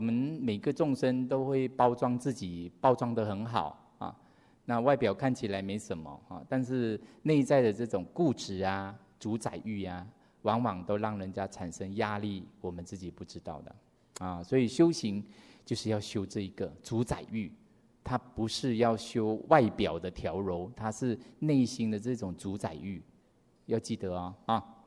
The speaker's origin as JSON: {"language": "Chinese", "country": "Malaysia", "said": "因为我们是马来西亚人嘛"}